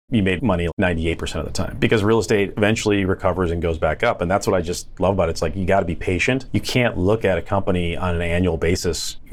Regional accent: Wisconsin, United States; moved away as an adult; now in Phoenix, United States; I've been in Phoenix for 26 years now. I moved from Wisconsin when I got out of college, and it just seems like it gets hotter and people keep moving here.

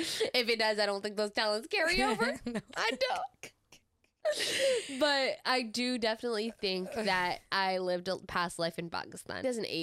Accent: West Coast, United States; I feel like they're

